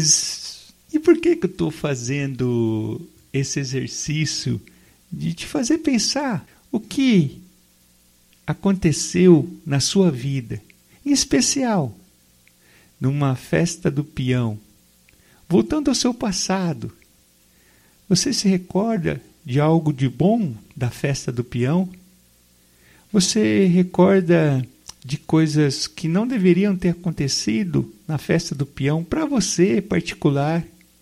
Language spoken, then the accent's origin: Portuguese; Pompeia, São Paulo, Brazil; A leitura de mundo que eu tenho da minha infância em Pompeia talvez seja bem diferente da sua.